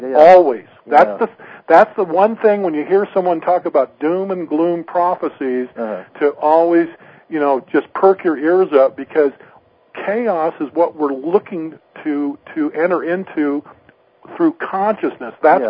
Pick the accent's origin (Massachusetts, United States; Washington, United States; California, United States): Washington, United States; I grew up on the Olympic Peninsula and Western Washington outside of Seattle